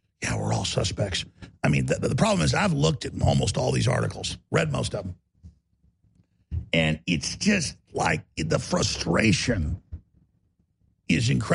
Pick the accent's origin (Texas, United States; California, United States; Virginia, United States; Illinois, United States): Texas, United States; Dallas; I grew up in Dallas and all the underground parking garages said, this is your nuclear fallout shelter.